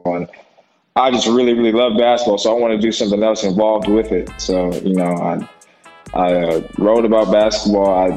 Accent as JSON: {"language": "English", "town": "Orlando", "region": "Florida", "country": "United States", "tie": "born or raised there", "said": "So I grew up in Orlando, Florida."}